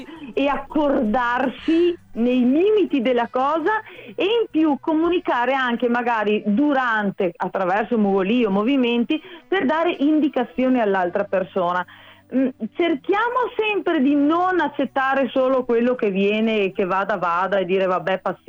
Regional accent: Veneto, Italy; buona veneta

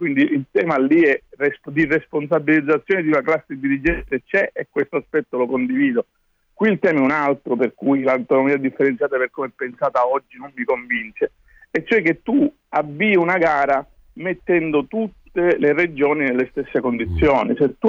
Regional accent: Sicily, Italy; io sono un siciliano che lavora su Roma per il mio lavoro, diciamo, quotidianamente.

